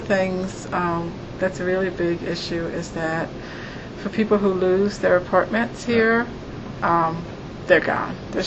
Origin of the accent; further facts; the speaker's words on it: New York City, New York, United States; I mean, I grew up in Harlem, but I haven't lived here for a very long time.